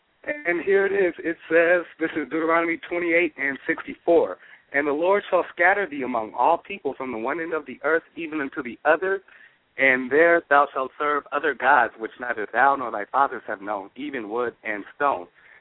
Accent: California, United States; I'm from the Bay Area.

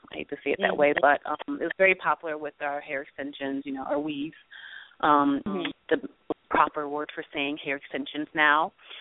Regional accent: New York City, New York, United States; Okay, well … I'm from New York City. I started as a model and a makeup artist in New York City, actually transitioning out of modeling.

